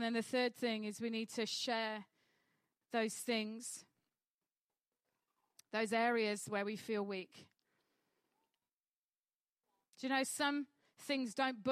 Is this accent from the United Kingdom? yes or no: yes; Yorkshire and the Humber, United Kingdom; I'm a Yorkshire lass. I don't do weakness.